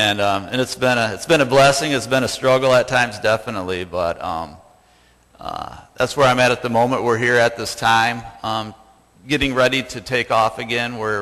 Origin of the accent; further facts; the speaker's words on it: Ionia, Michigan, United States; also born or lived in California; I grew up here in Ionia, graduated from the Ionia High School back in 85, moved out to California for a while, and made a good life.